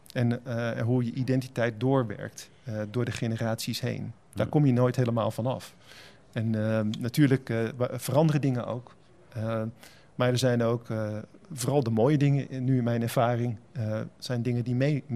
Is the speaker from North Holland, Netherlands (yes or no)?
no; Spijkenisse, South Holland, Netherlands; also born or lived in Heerlen; now in Utrecht, Netherlands; Ik ben geboren in Heerlen en getogen in Spijkenisse. Een totaal andere plek. En ik woon intussen 2/3 van mijn leven in Utrecht.